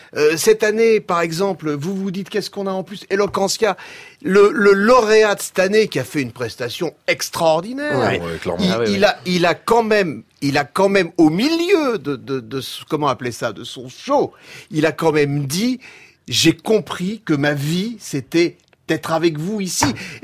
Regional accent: Paris, Île-de-France, France; je suis un vrai, je suis de Paname, je suis un super privilégié

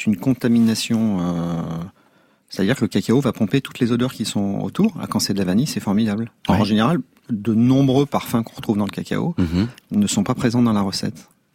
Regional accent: Chiapas, Mexico; qui prennent du cacao chez nous, au Chiapas

